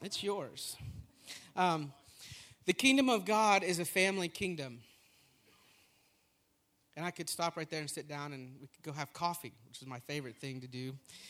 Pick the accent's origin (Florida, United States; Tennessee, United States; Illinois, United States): Tennessee, United States; because I'm from Tennessee and we have porches